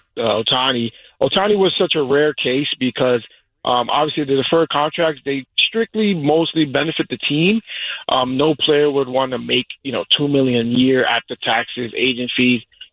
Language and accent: English; Bronx, New York, United States; now in Los Angeles, United States; Yeah, L.A., born and raised in the Bronx, so yeah, my that World Series was rough for me.